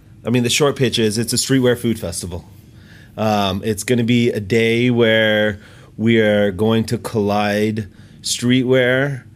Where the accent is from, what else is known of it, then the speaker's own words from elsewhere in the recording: Los Angeles, California, United States; In the Valley here in LA.